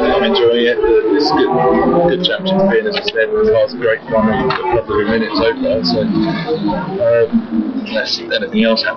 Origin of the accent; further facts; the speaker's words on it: United Kingdom; Obviously, being British, Donington's going to be a big one for me